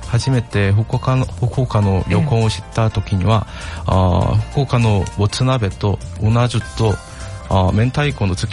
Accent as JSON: {"language": "Japanese", "country": "South Korea", "second_language": "Japanese", "said": "韓国から参りました"}